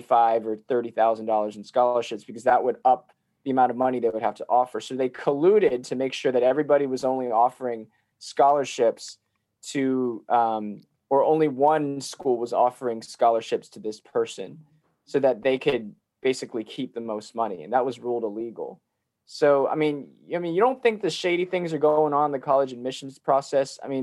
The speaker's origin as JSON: {"language": "English", "region": "Maryland", "country": "United States", "tie": "born there", "said": "I was born in Maryland, yeah."}